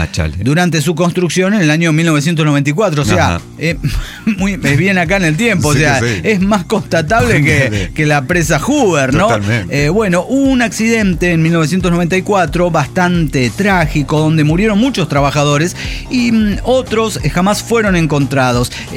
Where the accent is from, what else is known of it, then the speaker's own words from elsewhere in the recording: Tehuacán, Puebla, Mexico; Yo soy muy así de Tehuacán a Oaxaca, el puente de mi tierra, Tehuacán, Oaxaca